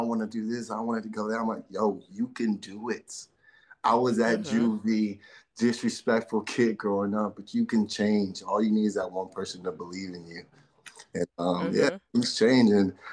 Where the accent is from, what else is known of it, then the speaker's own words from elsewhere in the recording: Inglewood, California, United States; especially growing up in Inglewood.